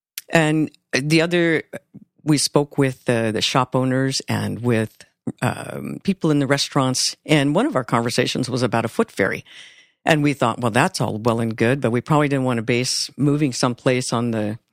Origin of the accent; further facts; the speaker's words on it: South Bend, Indiana, United States; Well, Jerry and I both grew up in the Midwest, Jerry in Cincinnati, Ohio, and I grew up in South Bend, Indiana.